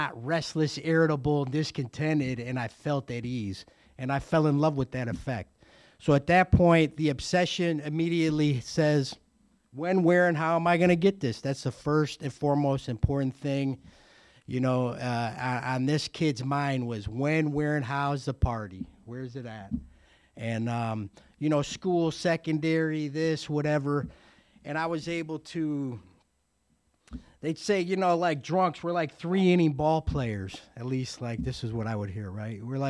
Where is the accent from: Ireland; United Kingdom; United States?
United States; Cleveland, Ohio; born there; moved away as an adult; now in San Diego, United States; I was born in Cleveland. I was born in Cleveland, Ohio. And my first 14 years in sobriety were there, and then I moved to San Diego.